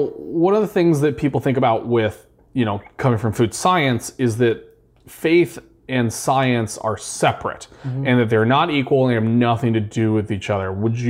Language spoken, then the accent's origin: English; Midwest, United States; I am from the Midwest. I am an American, and I would like to eat real steak.